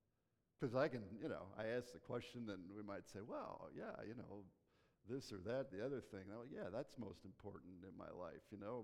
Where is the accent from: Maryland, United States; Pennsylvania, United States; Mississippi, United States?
Pennsylvania, United States; Hershey; So, as Barry said, I grew up in Hershey, Spring Creek congregation there